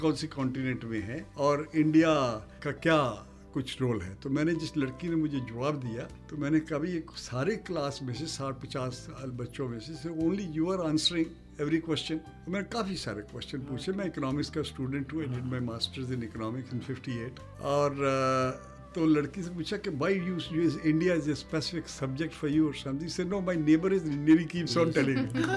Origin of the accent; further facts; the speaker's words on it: India; now in United States; तो मैं इंडिया से आया हूँ